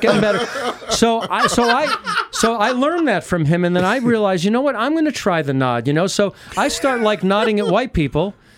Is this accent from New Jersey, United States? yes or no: yes; New Jersey, United States; cuz I'm a Jew from Jersey, you know, and I don't do that, right?